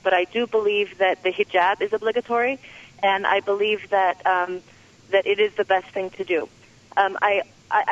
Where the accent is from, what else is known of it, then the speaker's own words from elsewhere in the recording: United States; I became Muslim about 5 years ago. I'm American, and I wear niqab.